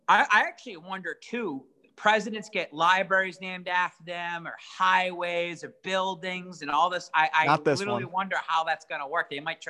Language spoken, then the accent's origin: English; Lawrence, Massachusetts, United States; Cause we grew up in Lawrence. We grew up with a Hispanic population around us, Puerto Ricans, Dominicans.